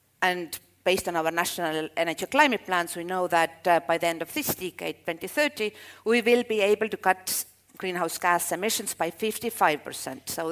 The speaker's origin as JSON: {"language": "English", "country": "Estonia", "said": "Well, I'm coming from Estonia, everything is digitalized"}